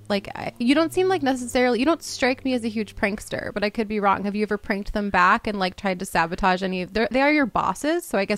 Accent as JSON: {"language": "English", "region": "New York", "country": "United States", "tie": "born or raised there", "said": "But growing up in New York, at least, you know, in the 90s when I was growing up"}